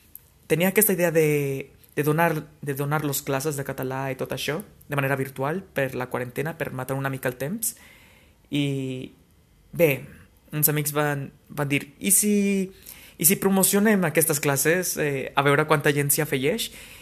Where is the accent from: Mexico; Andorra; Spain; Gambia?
Mexico; Guadalajara, Jalisco; Catalan is a second language; Sóc més aviat mexica, sóc mexicà de la ciutat de Guadalajara, que és la segona ciutat més gran de tot Mèxic. I he estudiat 3 anys català, precisament en aquesta ciutat.